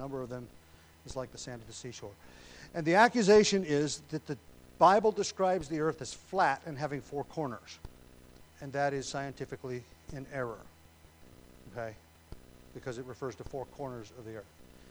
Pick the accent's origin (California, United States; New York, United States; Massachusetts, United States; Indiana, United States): Indiana, United States; born there; I was born in Indiana, and everything's flat, and everything's by cardinal directions.